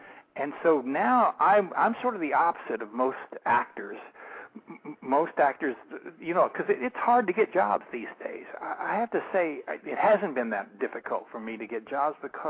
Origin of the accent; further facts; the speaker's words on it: New Mexico, United States; I grew up in New Mexico, so there's a lot of the.